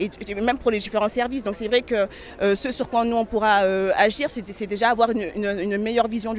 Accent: Marseille, Provence-Alpes-Côte d'Azur, France; Je suis une femme et je suis surtout marseillaise.

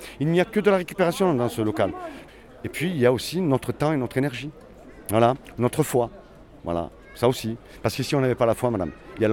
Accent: France; je suis d'obédience musulmane. Ça, c'est pas un souci, ça. Mais ça, c'est privé, c'est moi. Moi, je suis français

